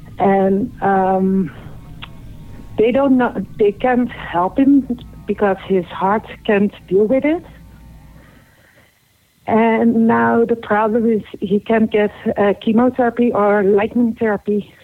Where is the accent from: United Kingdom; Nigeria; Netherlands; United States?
Netherlands; from the Netherlands.